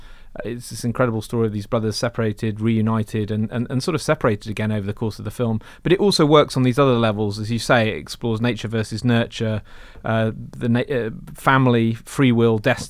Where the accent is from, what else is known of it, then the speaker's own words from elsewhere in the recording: United Kingdom; I think it also helped being British, actually.